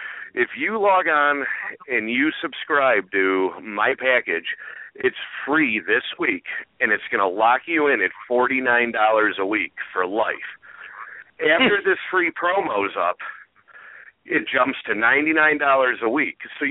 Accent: Cleveland, Ohio, United States; born there; I was born in Cleveland, Ohio. It's a struggle up here being a sports fan.

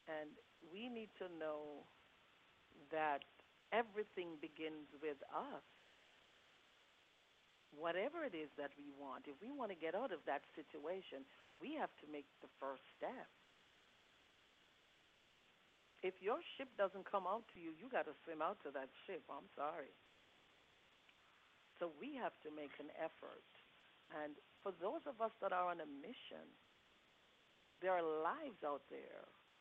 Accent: Jamaica; moved away; And coming from another country, I'm originally from Jamaica, I had to start over.

